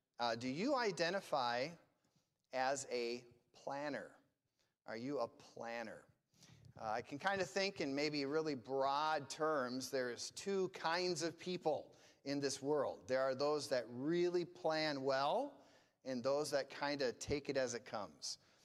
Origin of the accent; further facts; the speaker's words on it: Brooklyn Center, Minnesota, United States; both my wife and I grew up in Minnesota. My wife is from the St. Cloud area. I'm from Brooklyn Center, so just a stone's throw away from Straight Gate.